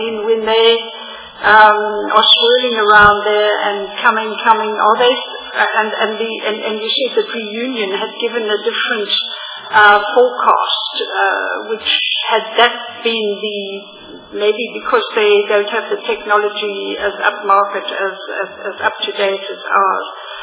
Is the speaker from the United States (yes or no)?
no; Port Elizabeth, Eastern Cape, South Africa; I come from Port Elizabeth.